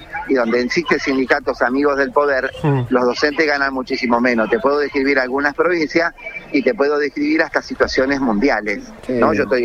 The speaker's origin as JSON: {"language": "Spanish", "town": "Marcos Juárez", "region": "Córdoba", "country": "Argentina", "said": "Yo soy cordobés de nacimiento, soy de Marco Juárez."}